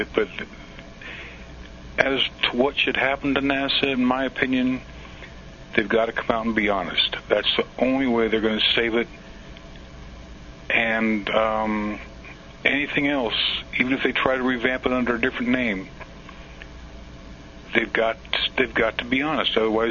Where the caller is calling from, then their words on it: Wyoming, United States; from Wyoming